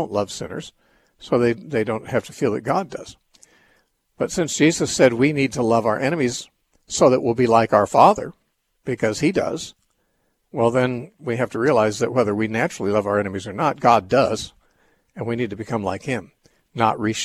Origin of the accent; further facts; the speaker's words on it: California, United States; Yes, I was born and raised